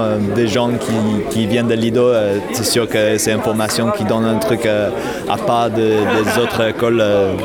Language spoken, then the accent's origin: French; England, United Kingdom; French is a second language; Je viens d'Angleterre, j'ai 28 ans.